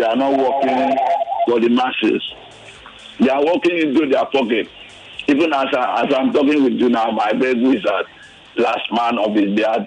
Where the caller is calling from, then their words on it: Lagos, Nigeria; I'm calling from Alaba International.